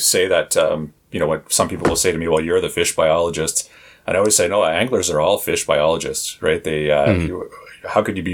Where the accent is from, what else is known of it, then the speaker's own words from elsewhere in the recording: Toronto, Ontario, Canada; I grew up in Southern Ontario, in Toronto, right in the heart of what some people might call the hood.